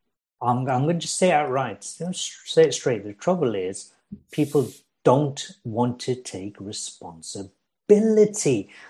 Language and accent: English; Sunderland, North East England, United Kingdom; I grew up in Sunderland from the age of 12 to 18.